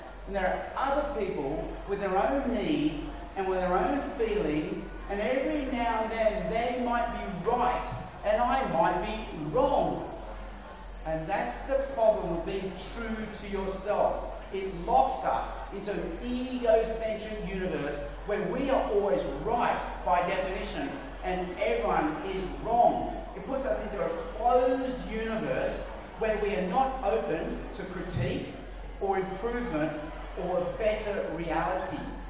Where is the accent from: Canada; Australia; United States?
Australia; when I was a child growing up in Australia